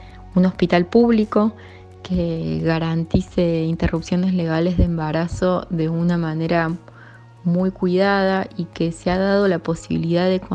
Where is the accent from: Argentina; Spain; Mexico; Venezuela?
Argentina; Córdoba; Yo vengo de la provincia de Córdoba, que es una provincia con una presencia de grupos antiderechos muy importante